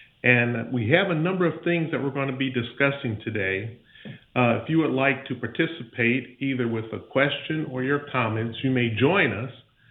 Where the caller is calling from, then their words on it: Pensacola, Florida, United States; I'm calling in from Pensacola, Florida